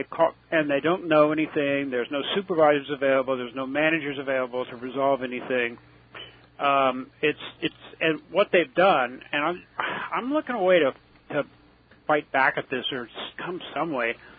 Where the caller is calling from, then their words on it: Canada; So, I'm calling from Canada